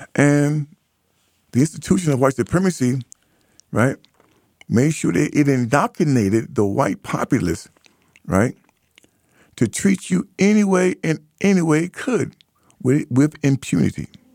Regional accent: United States; I'm not an African. I've been there several times, had a great experience. We'll go back there. But I am an American.

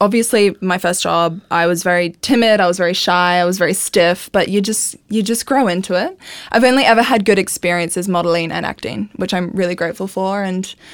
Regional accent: Townsville, Queensland, Australia; It was my first ever trip, like my first ever big trip away because I'm from Townsville.

